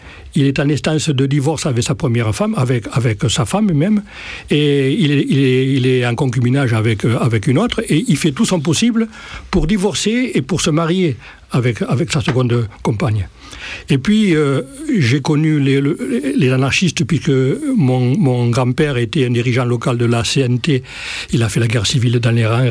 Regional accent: Occitanie, France; parce que je suis natif de l'Aude.

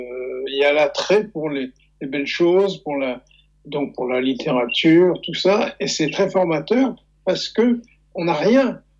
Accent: Marseille, Provence-Alpes-Côte d'Azur, France; moved away as an adult; qu'on avait entre 15 et 16, 17 ans, j'ai quitté Marseille, c'était 20 ans, je crois, hein.

